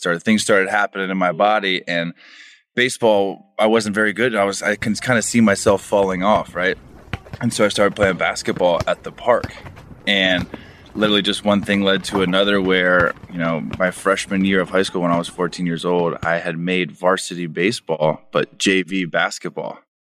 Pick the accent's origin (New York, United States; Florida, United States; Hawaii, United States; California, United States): Florida, United States; Orlando; So my whole life, I grew up in Orlando, Florida. I was the youngest of four boys.